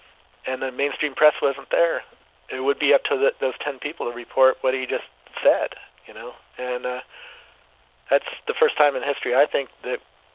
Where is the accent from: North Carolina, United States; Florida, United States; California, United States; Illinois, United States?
California, United States; living in California, because I grew up in California.